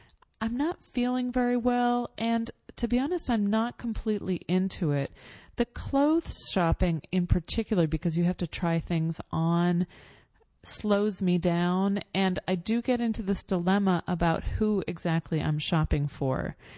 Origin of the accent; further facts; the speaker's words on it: New York, United States; And then she finds out I'm from New York.